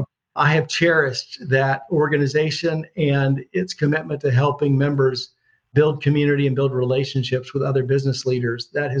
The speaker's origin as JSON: {"language": "English", "town": "Atlanta", "region": "Georgia", "country": "United States", "tie": "born or raised there", "said": "I grew up in Atlanta, a fifth generation Atlantan. Although I did go to college in Florida, I consider Atlanta home"}